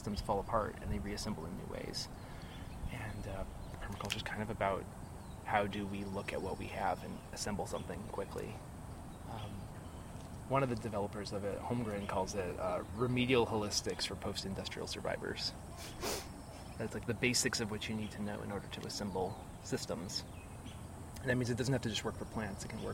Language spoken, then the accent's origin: English; Portland, Oregon, United States; I grew up in Portland, Oregon